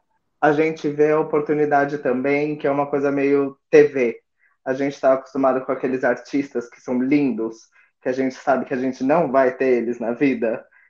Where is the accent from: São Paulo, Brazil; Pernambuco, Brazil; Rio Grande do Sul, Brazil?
São Paulo, Brazil; Sou de São Paulo.